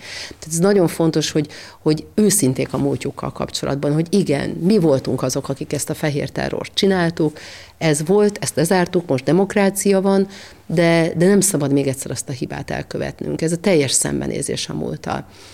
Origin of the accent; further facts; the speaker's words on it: Hungary; én is magyarként voltam jelen a tájvaniak életében